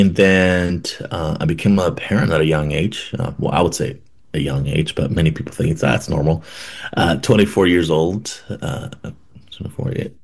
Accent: San Diego, California, United States; also born or lived in Mexico; You know, I was born in Mexico. My mom, like many mothers and family members, my mother decided to immigrate for a better life for myself and my sisters. So she immigrated to San Diego, California. And then we grew up in a very humble home.

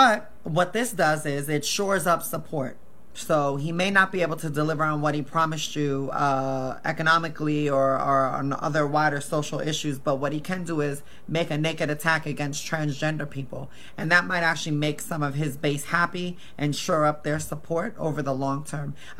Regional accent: Oregon, United States; Because in the U.S., right, I'm from Oregon

